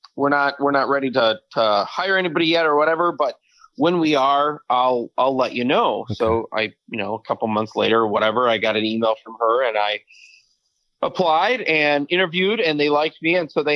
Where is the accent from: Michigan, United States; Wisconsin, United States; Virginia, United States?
Wisconsin, United States; Auburndale; Well, originally I'm from Auburndale.